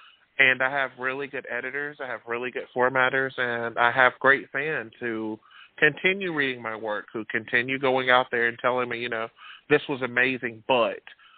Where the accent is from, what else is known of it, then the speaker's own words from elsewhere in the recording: Alabama, United States; I'm born and raised in Alabama.